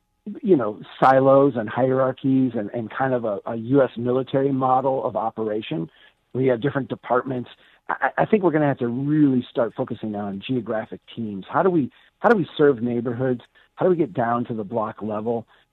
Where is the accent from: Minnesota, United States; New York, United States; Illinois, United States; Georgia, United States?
Minnesota, United States; for my hometown here in central Minnesota